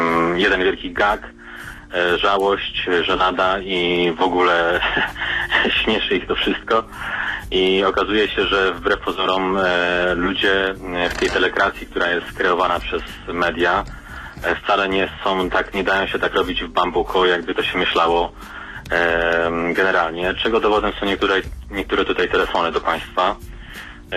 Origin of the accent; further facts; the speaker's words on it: Warsaw, Masovian Voivodeship, Poland; jestem z Warszawy.